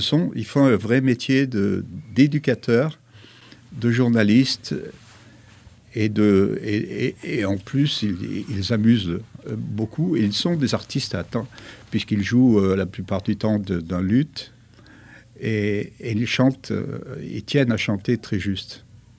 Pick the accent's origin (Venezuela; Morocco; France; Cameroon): France; Saillant; also born or lived in Liège; tout en ayant un pied-à-terre à Saillant, puisque je suis originaire de Saillant. Je suis donc occitan, d'ailleurs.